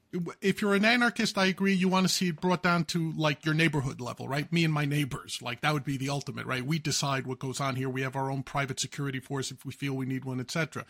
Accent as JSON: {"language": "English", "country": "United States", "said": "Which as an American, I can't for the life of me"}